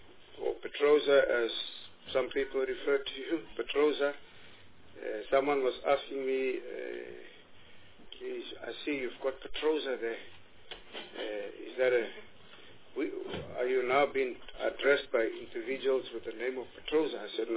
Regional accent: Western Cape, South Africa; I'm from the Western Cape, the Republic of the Western Cape.

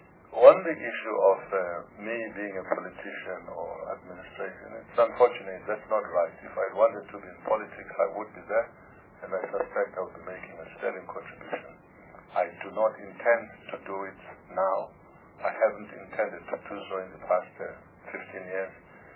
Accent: South Africa; No, I don't want to be a politician, but I'm a South African as any.

